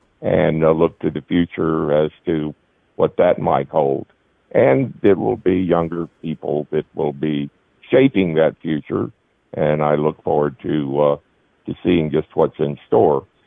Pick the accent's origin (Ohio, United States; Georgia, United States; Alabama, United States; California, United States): Alabama, United States; Well, I grew up in the South, of course, amidst the turmoil created by our enemies through the so-called civil rights movement. I grew up in Alabama, North Alabama, and it had a pretty profound effect on me.